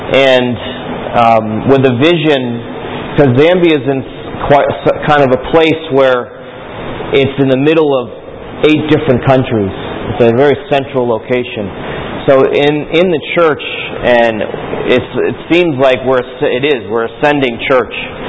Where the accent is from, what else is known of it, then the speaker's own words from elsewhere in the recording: Baltimore, Maryland, United States; But one thing that, and I grew up in Baltimore. I went to the Christian school, the Greater Grace Christian Academy.